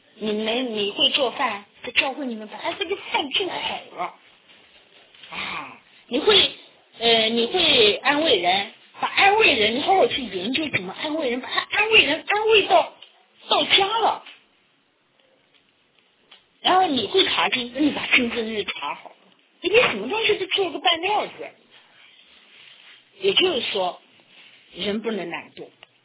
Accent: China; moved away as an adult; now in United States; 我从中国来到美国

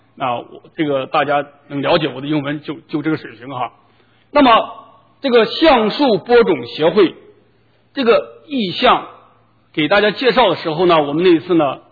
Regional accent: United States; 那对我们美国人最切身的是我们美国政府关门了

